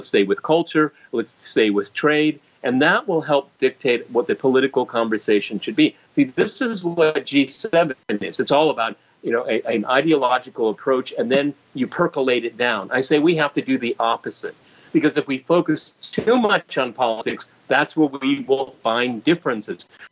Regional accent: United States; now in Russia; I'm an anomalous situation because I'm an American working in Russia.

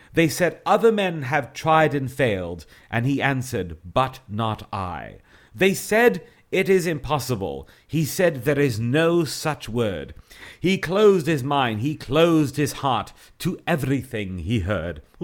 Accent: Canada; moved away; also born or lived in Cuba / Asia Pacific; Yes, I am from Canada, but I haven't lived in Canada full time since around 1993. In 1993, I headed off to Cuba. Then I spent a little time in Europe, and then I've been in Asia Pacific, and then I went back to Canada for about 1 year

